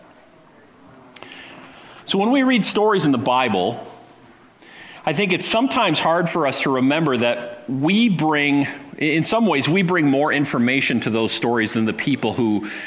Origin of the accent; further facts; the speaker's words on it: Oostburg, Wisconsin, United States; So it's a town where I grew up